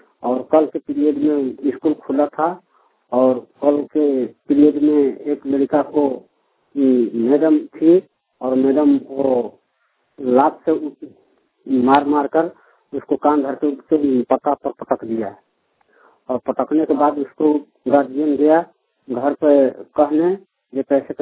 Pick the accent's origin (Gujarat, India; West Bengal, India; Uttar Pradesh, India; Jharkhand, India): Jharkhand, India; Garhwa; कैद, ग्राम रेजो टोला दुनुखा, पोस्ट बाना जिला गढ़वा के निवासी हूँ।